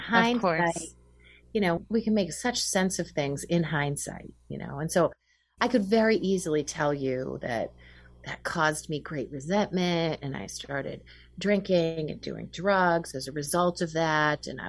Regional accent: Winchester, Massachusetts, United States; Well, I grew up just north of Boston. I grew up in Winchester, Massachusetts, and I am the older daughter of two.

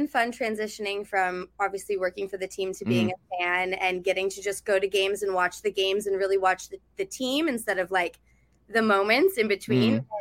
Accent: New Hampshire, United States; I'm from New Hampshire. My family's on the East Coast.

